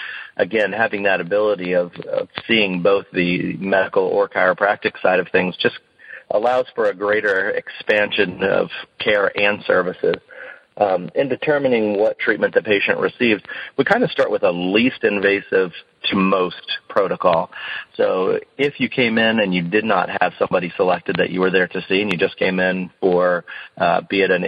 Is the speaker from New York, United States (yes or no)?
no; Bradenton, Florida, United States; also born or lived in California; coming back to the town that I grew up in Bradenton. When I went to school, I was out in California